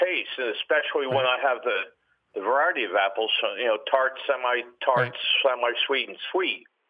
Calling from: Newtown Square, Pennsylvania, United States; from Newtown Square, Pennsylvania.

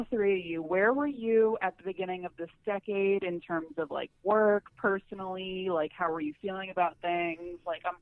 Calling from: New York, United States; from New York.

